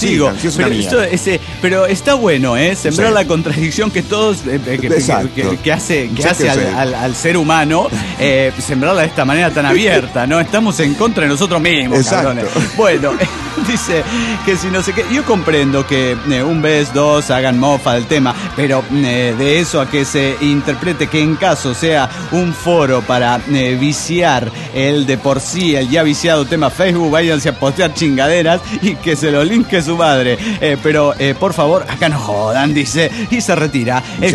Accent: Orizaba, Veracruz, Mexico; de Orizaba, México.

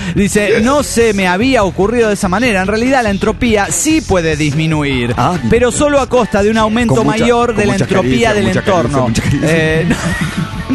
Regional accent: Cancún, Quintana Roo, Mexico; de Cancún, Quintana Roo.

